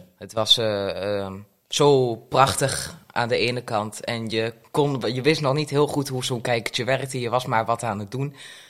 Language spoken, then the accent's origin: Dutch; Hengelo, Overijssel, Netherlands; born there; now in Almelo, Netherlands; Ik ben 15 jaar oud. Ik ben geboren in Hengelo. En ik ben in 2021 in Almelo komen wonen.